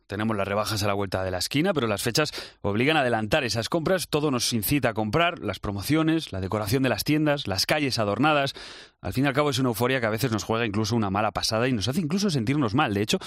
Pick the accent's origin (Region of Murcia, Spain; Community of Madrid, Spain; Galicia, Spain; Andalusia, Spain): Community of Madrid, Spain; en estas fechas también somos los madrileños los que nos marchamos